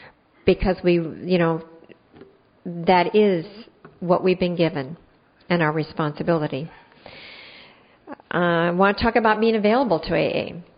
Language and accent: English; Washington, United States